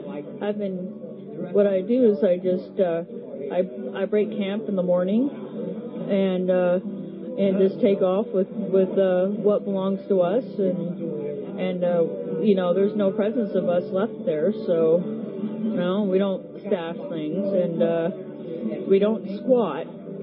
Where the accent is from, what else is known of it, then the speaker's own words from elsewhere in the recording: Santa Barbara, California, United States; also born or lived in Seattle; Well, originally from Santa Barbara, but then I've been traveling from Santa Barbara and went as far as southern Seattle, Washington.